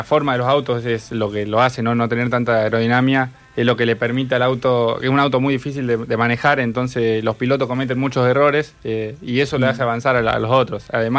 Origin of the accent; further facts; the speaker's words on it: Chaco, Argentina; Uno por ahí, yo soy de Chaco, no le daba importancia.